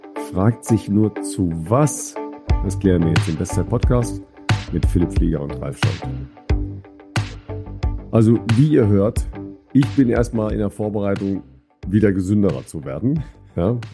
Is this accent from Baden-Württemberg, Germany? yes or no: no; Dorsten, North Rhine-Westphalia, Germany; Ich war ja in meiner Heimat, ne, im wunderbaren Dorsten. Kennt ihr alle im nördlichen Ruhrgebiet, ne?